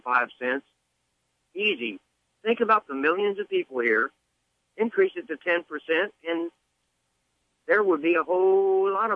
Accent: Chicago, Illinois, United States; born there; I was born in Chicago, so maybe I should go back to the Windy City.

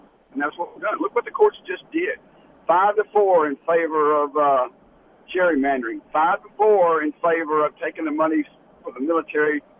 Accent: Texas, United States; Well, I'm from East Texas. I'm sixth generation from Walker County.

